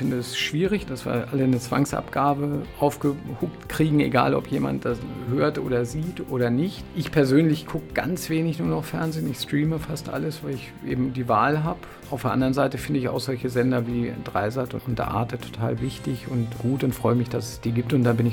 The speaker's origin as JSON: {"language": "German", "town": "Cologne", "region": "North Rhine-Westphalia", "country": "Germany", "said": "Also ich bin aus Köln gekommen, war immer beim FC und bin zu Göttingen 05 gekommen."}